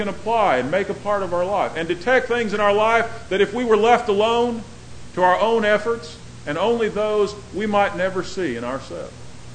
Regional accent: Denver, Colorado, United States; moved away; I come from Denver. And I guess it's natural if you live in a town and you grow up with a certain team, you kind of root for them even long after you've left that city.

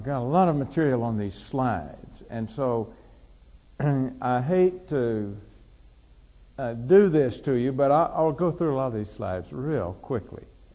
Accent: the South, United States; I'm a Southerner. I always know when somebody is a Southerner if I eat breakfast with him.

